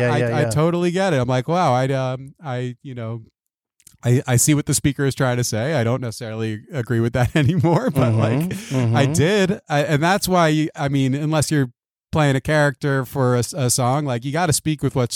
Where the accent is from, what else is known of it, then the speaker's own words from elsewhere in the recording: Long Island, New York, United States; accent: New York; I grew up in Long Island, New York.